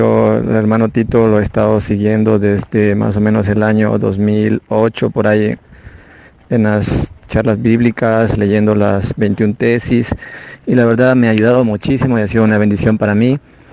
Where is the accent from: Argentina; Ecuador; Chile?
Ecuador; Soy de Ecuador, de la parte del oriente. Tengo 38 años